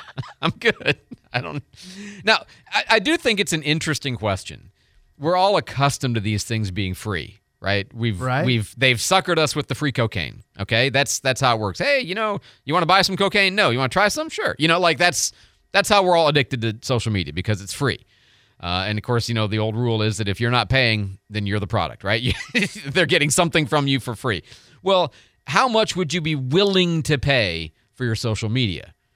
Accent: Detroit, Michigan, United States; I grew up in Detroit reading the Free Press.

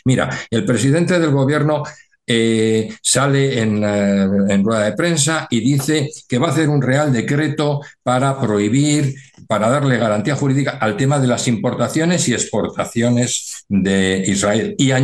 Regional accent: Spain; te da vergüenza ajena como español

